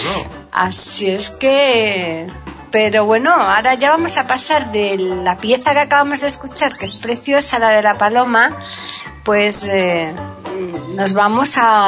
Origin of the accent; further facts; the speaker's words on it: Andalusia, Spain; seguro que muchos oyentes aquí en España, concretamente de Andalucía, que es de donde yo soy